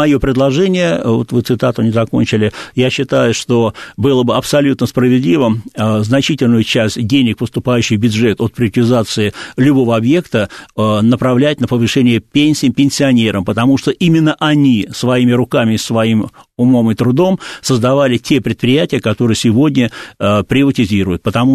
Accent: Saint Petersburg, Russia; в моем родном городе Петербурге

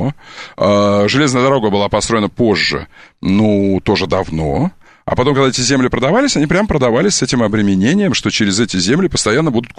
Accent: Taiturka, Irkutsk Oblast, Russia; also born or lived in Monino / Omsk; Я вырос до Монино в Тайтурке под Иркутском, где тайга. Где тайга и река Белая.

